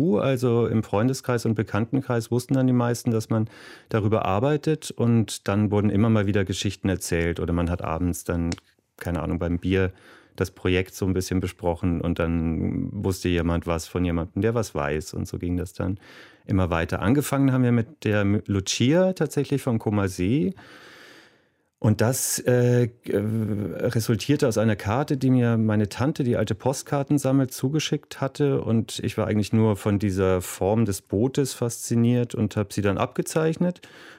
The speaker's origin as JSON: {"language": "German", "town": "Kiel", "region": "Schleswig-Holstein", "country": "Germany", "tie": "born or raised there", "said": "Ja, ich bin in Kiel aufgewachsen und da hat man automatisch ja einen speziellen Bezug zum Meer."}